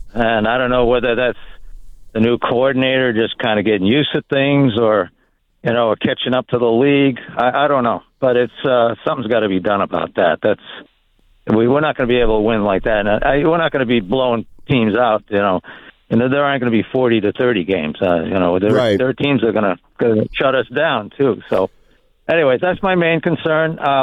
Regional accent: Boston, Massachusetts, United States; even though they're naturally my home team, my other home team, because I'm from Boston.

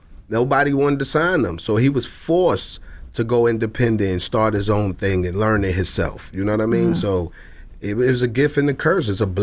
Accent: New York, United States; Like, I grew up in Marcy. My grandmother and all them from Brownsville.

